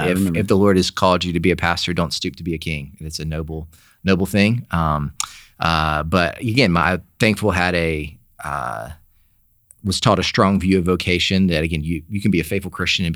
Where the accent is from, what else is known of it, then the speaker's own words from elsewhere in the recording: Sylacauga, Alabama, United States; Where my dad's the pastor there, and so, yeah, that's the kind of environment I grew up in Sylacauga, Alabama.